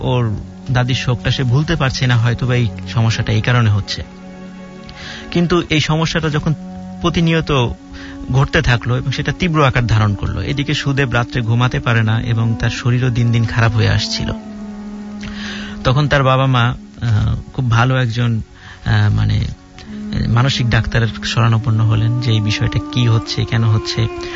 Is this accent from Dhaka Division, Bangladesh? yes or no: yes; Mirpur, Dhaka Division, Bangladesh; জগন্নাথ বিশ্ববিদ্যালয়, BBA third batch. আমি এসেছি মিরপুর থেকে।